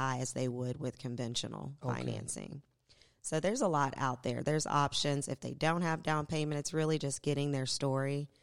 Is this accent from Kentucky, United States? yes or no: yes; Lexington, Kentucky, United States; But I'm from, born and raised in Lexington.